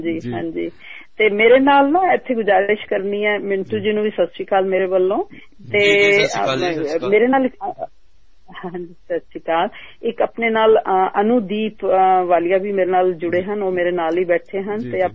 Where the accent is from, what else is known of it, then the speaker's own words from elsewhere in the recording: Punjab, India; moved away as an adult; also born or lived in Patiala / Kurukshetra; now in Sydney, Australia; ਅਸੀਂ ਇੱਥੇ ਸਿਡਨੀ ਦੇ ਵਿਚ ਅਸੀਂ 91 ਚ ਵਿਚ ਆਏ ਸੀ, ਤੇ ਪਿੱਛੋਂ ਅਸੀਂ ਆਪਣਾ ਪੰਜਾਬ ਤੋਂ ਹੀ ਆ ਜੀ, ਜਿੱਦਾਂ ਆਪਾਂ ਸਾਰੇ ਮੋਸਟਲੀ ਹੈਗੇ ਆ। ਤੇ ਪਟਿਆਲੇ ਤੇ ਕੁਰੂਕਸ਼ੇਤਰ ਮੈਂ ਜਿਆਦਾ ਮੇਰੀ ਪੜ੍ਹਾਈ ਹੋਈ ਆ